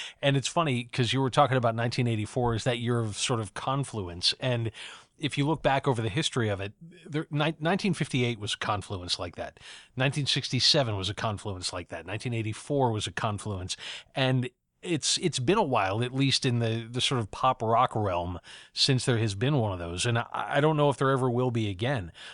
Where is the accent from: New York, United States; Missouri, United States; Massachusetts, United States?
New York, United States; Buffalo; in the last year that I lived in my hometown, where I had moved back to, the last year that I lived in Buffalo was 1988.